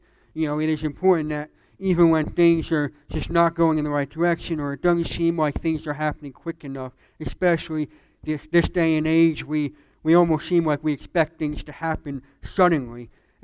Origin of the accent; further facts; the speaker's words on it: New Jersey, United States; now in Charlotte, United States; you know, I'm from New Jersey, as Pastor said, so I fly a lot. I fly home a lot.